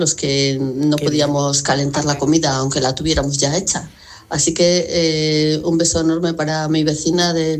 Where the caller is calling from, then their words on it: Valladolid, Castile and León, Spain; de Valladolid. Lo mejor que salió del apagón del otro día fue que demostrar que los españoles seguimos siendo la mejor gente del mundo.